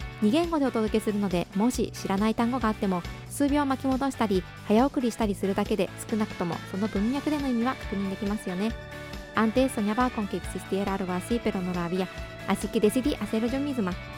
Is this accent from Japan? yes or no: yes; Japan; Soy japonesa e intérprete de español.